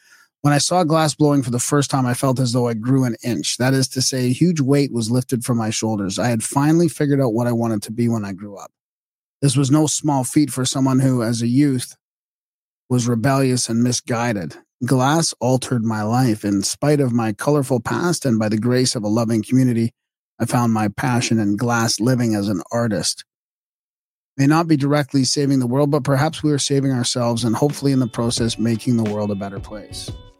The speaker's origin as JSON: {"language": "English", "town": "Vancouver", "region": "British Columbia", "country": "Canada", "tie": "born or raised there", "said": "I just realized you grew up like I grew up in Vancouver, so we used to go down as kids camping in your neck of the woods all the time"}